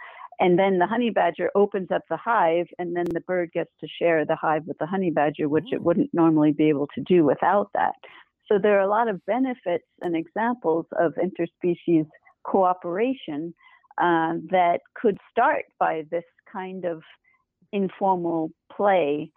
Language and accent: English; New Jersey, United States; I also grew up going to the Bronx Zoo as well, growing up in New Jersey.